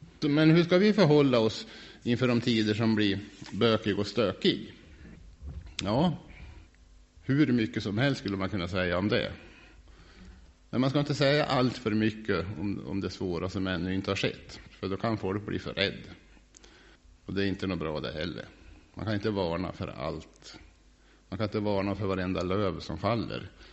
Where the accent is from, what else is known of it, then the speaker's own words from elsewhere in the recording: Sweden; det är klart att vi är svenskar.